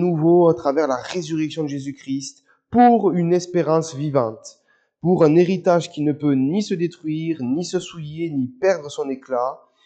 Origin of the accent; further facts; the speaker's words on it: France; je suis français, je vis en France